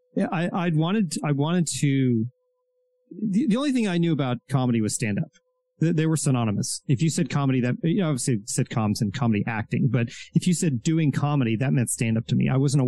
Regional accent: Milwaukee, Wisconsin, United States; He's doing it in Milwaukee of all places, which I'm from Milwaukee.

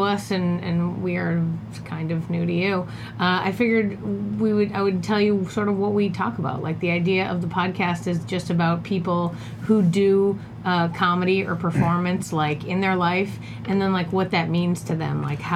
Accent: Boston, Massachusetts, United States; When I grew up in Boston, as has been indicated, but I always felt like Virginia was part of the North.

